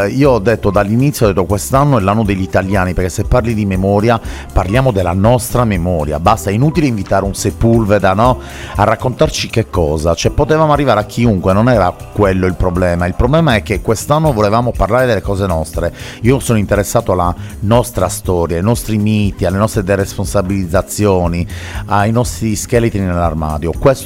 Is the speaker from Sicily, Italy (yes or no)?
no; Sardinia, Italy; sulla Sardegna, sulla mia terra, una terra che amo molto profondamente